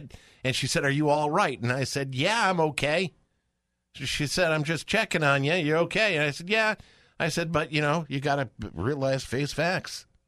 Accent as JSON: {"language": "English", "town": "Columbia", "region": "Missouri", "country": "United States", "tie": "born there", "also_born_or_lived": "Chicago / Richmond / Indianapolis / Temple", "lives_now": "Memphis, United States", "said": "I was born in Columbia, Missouri, lived in Chicago, Richmond, Indianapolis, Temple, Brownsville, Harlingen, Texas, Berger, Memphis, Naples, and then back to Memphis. Now living there in Tennessee."}